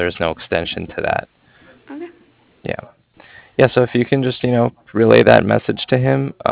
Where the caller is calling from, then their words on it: Cardiff, Wales, United Kingdom; And I'm calling from Cardiff.